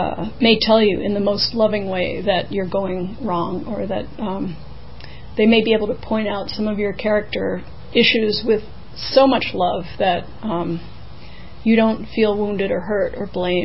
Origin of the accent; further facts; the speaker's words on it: United States; I think she was embarrassed too, because I'm an American, you know